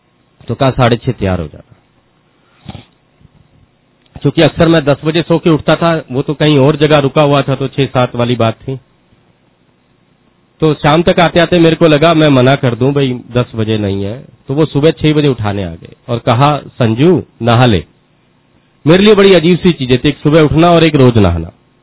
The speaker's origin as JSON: {"language": "Hindi", "region": "Punjab", "country": "India", "said": "पंजाब का रहने वाला हूं, खुद ही बनाता था और खुद ही काटता था।"}